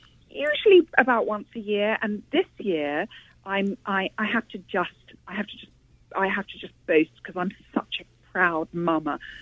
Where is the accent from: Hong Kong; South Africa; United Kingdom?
United Kingdom; now in Connecticut, United States; I'm still British.